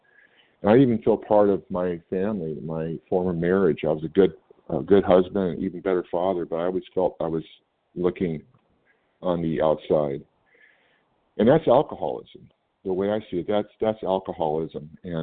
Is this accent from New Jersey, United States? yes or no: no; California, United States; I'm from California.